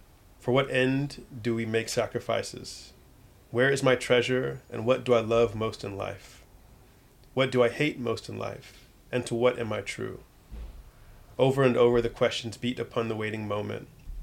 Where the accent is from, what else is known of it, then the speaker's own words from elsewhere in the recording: Atlanta, Georgia, United States; And I was about 15. I was living in Atlanta. I grew up in Atlanta